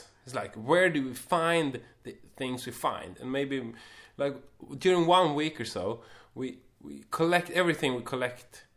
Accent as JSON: {"language": "English", "country": "Sweden", "said": "As a Swede, if you go abroad and you say … I'm from Sweden"}